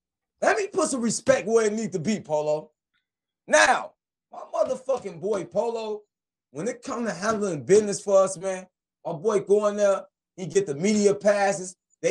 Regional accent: Chicago, Illinois, United States; Where you from? I'm like, I'm from Chicago.

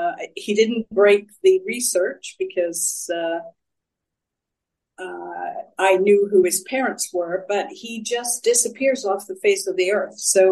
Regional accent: England, United Kingdom; born there; I was born in England of English parents that go back to the 1600s. I have no Italian blood whatsoever.

